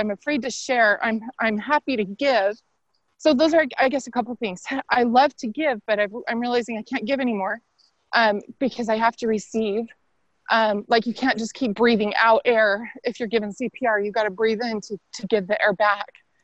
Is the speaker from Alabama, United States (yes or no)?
no; Missouri, United States; Oh, sorry, I pressed mute. I am from Missouri.